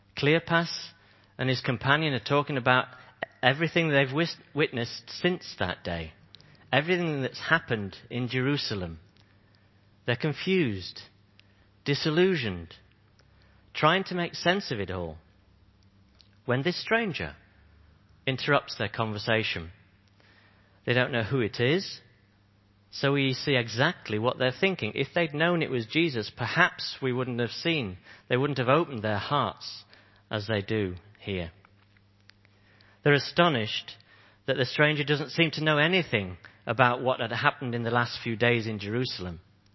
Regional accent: Yorkshire and the Humber, United Kingdom; because I'm a Yorkshireman and I'd rather walk than pay for a taxi.

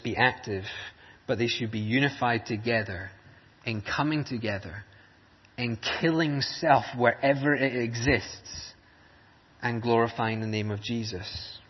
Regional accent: Scotland, United Kingdom; Frankly, I'm a Scotsman.

